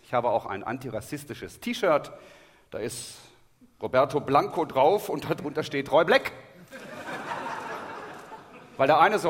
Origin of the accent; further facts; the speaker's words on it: Braunschweig, Lower Saxony, Germany; ich komme aus Braunschweig.